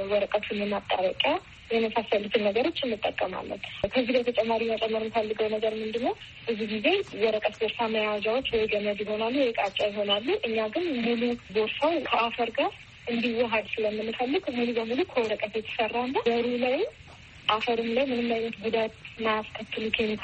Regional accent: Hawassa, Sidama, Ethiopia; እኔ ማለት ተወልጄ ያደግኩት ሐዋሳ ነው። ከሶስት ወቶች ጋር ነው ያደግኩት።

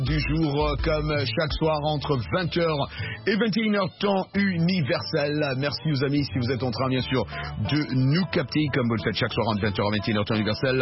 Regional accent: Kasaï, DR Congo; chez moi, au Kassai

